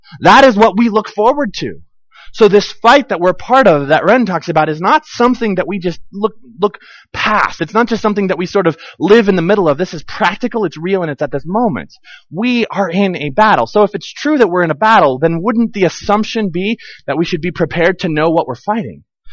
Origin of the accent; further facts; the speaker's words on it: United States; I think again, because we're American, we have a tendency to think in concepts